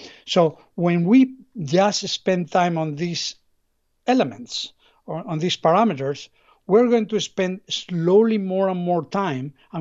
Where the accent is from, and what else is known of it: Spain; English is a second language